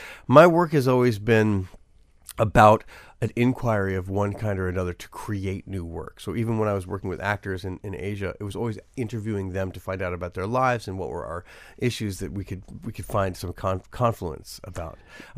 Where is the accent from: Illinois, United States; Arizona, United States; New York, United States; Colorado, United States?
New York, United States; New York City; And I grew up in New York City as an activist with ACT UP, anti-apartheid movement back in the day.